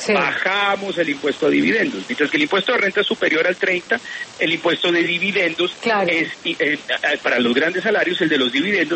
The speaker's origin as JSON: {"language": "Spanish", "country": "Colombia", "said": "cuando usted es asalariado, como yo, como muchos colombianos"}